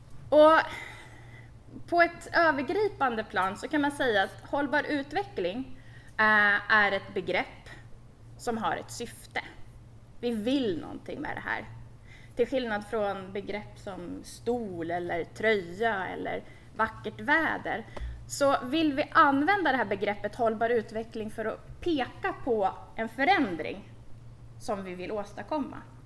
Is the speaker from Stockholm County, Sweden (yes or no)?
yes; Tyresö, Stockholm County, Sweden; Jag är också uppvuxen i Tyresö, i Öringe.